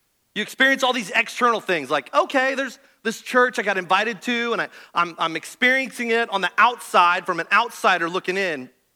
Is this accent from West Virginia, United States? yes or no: no; Kansas, United States; So I you guys know I grew up in Kansas, so I never got on a plane